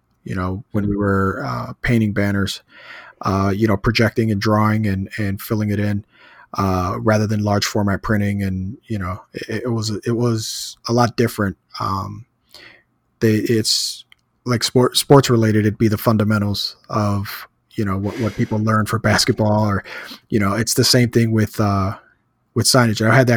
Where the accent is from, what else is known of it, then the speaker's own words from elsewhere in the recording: Chicago, Illinois, United States; now in Florida, United States; I'm not. I was born and raised in Chicago. That's where my heart's at. My family still lives there.